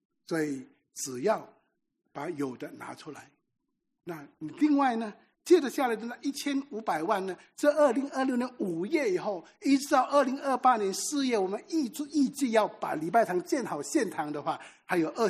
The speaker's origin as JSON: {"language": "Chinese", "country": "Singapore", "said": "新加坡是钱多人善良，我们新加坡人基本上都是善良的。"}